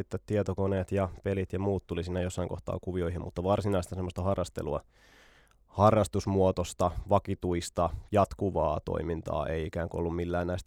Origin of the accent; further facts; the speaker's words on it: Ylöjärvi, Pirkanmaa, Finland; En, että mä oon Ylöjärveltä, eli ihan siitä vierestä. 14 kilometriä matkaa.